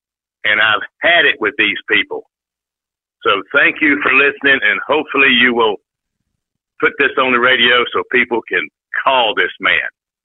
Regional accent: East Hampton, New York, United States; I'm from East Hampton, and I've been a lifelong Democrat. I'm 72 years old

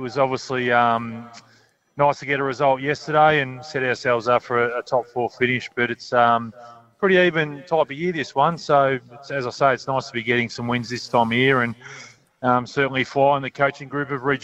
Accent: Mansfield, Victoria, Australia; it was a lot of fun growing up in Mansfield, playing sport, playing footy, a little bit of cricket, although I wasn't much of a cricketer

